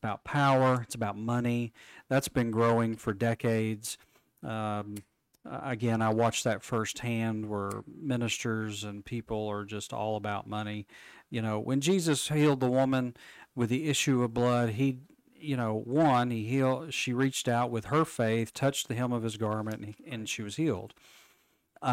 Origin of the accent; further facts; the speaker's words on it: United States; Now, as an American, I'm supposed to hold my elected representative to the feet to the fire.